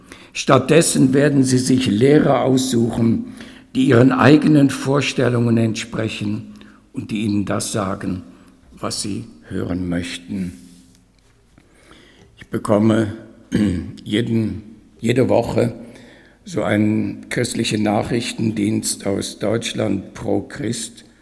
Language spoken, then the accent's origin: German; Switzerland; Wenn ich sage, ich bin aus der Schweiz, dann beneiden uns viele.